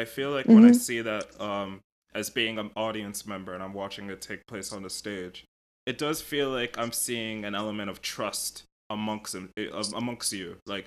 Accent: London, United Kingdom; also born or lived in United States; Yeah, I grew up there. I was born here in the States, but we would live there like 6 months out of the year up until I was like 10 years old.

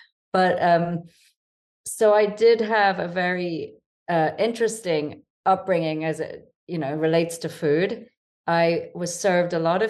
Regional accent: Jamaica; born there; So I was born in Jamaica, and my dad always ate a lot of fruit and vegetables.

